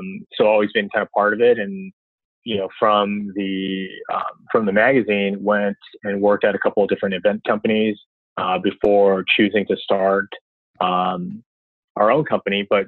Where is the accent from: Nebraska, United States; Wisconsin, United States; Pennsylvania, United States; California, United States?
California, United States; I grew up in Southern California, so my high school friends and I would all tinker in cars.